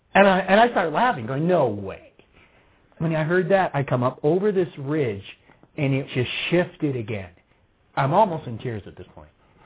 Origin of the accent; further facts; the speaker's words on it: Midwest, United States; Now I'm from the Midwest. There's too much humidity.